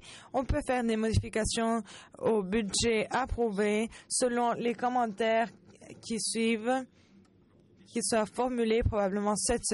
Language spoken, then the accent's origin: French; Canada; pour le recommandé NPOC. Je viens du Canada. Et je suis aussi exécutif et résident à Toronto